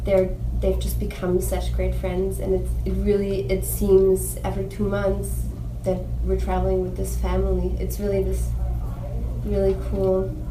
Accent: Munich, Bavaria, Germany; the way we grew up, we were from Munich, and we love the city, and we go back there

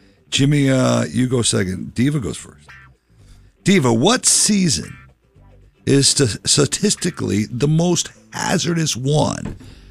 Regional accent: Sicily, Italy; That's my home country, baby.

